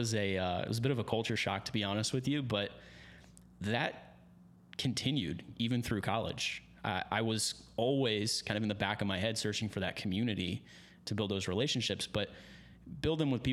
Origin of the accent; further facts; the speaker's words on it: Virginia, United States; outside of the state that I grew up in Virginia.